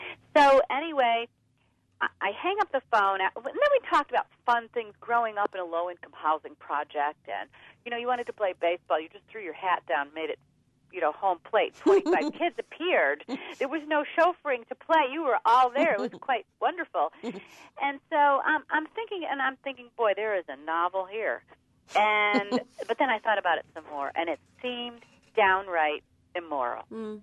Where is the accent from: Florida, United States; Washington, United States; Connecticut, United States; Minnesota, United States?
Connecticut, United States; Hartford; write about Hartford and how it affected me as a writer growing up in Hartford.